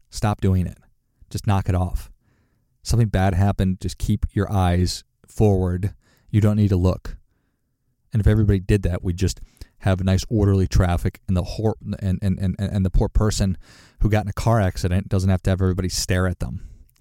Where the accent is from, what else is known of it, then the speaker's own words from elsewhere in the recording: Minnesota, United States; Because my family voted Democrat because we're from Minnesota.